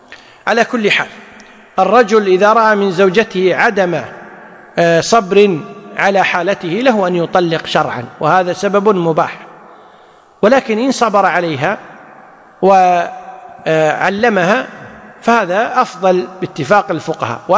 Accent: Kuwait; وهو المفتى به عندنا في الكويت

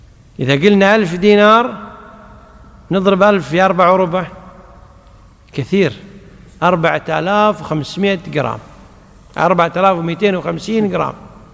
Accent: Kuwait; عندنا في الكويت ما يعتبرون بالإبل، إنما اعتبروه بالدنانير القائمة مقام الذهب والفضة.

